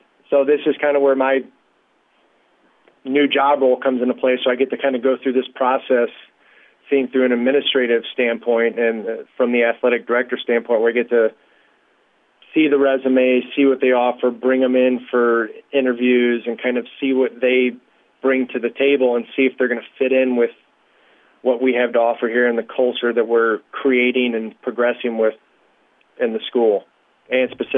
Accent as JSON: {"language": "English", "town": "Eureka", "country": "United States", "tie": "born or raised there", "said": "I'm a community guy now. I was born and raised in Eureka. I moved out here in 2013 with my wife."}